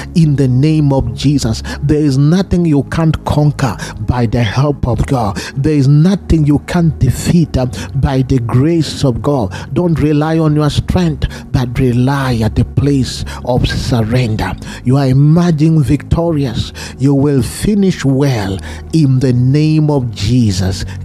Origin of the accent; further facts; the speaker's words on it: Kenya; now in Chicago, United States; I remember when I came from Kenya to Chicago, I suffered what we call culture shock.